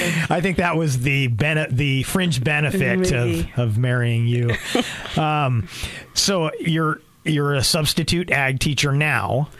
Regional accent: California, United States; When I grew up in California, I was kind of a suburban kid, but my dad's business, we dealt a lot with dairies.

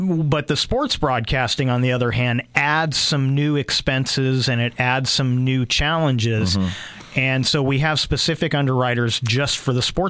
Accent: Santa Rosa, California, United States; I kind of made a plea for my hometown of Santa Rosa when they were going through the devastating fires.

